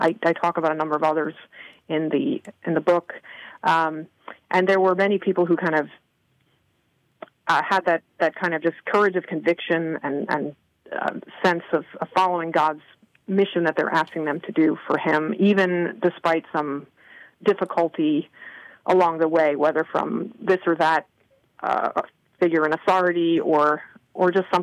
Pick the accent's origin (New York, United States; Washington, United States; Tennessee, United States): New York, United States; I'm from New York. I'm from New York.